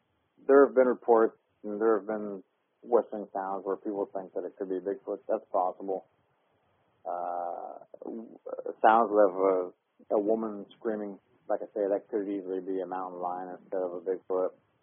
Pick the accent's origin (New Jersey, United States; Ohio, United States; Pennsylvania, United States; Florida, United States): Ohio, United States; Columbus; I guess I'm from Columbus, Ohio. I was born in Columbus